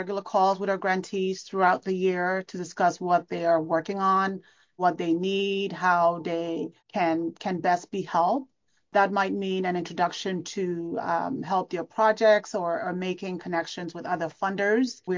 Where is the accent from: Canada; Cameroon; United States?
Cameroon; moved away; So originally from Cameroon, West Africa, I always go back, I've shared this story before, to growing up in Cameroon and spending time in a small town called Likumba in Cameroon where my grandparents lived.